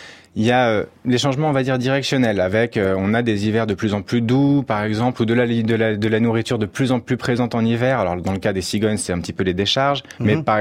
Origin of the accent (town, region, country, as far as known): France